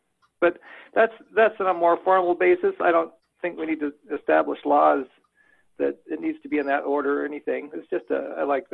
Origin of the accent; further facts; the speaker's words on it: United States; I'm from Washington.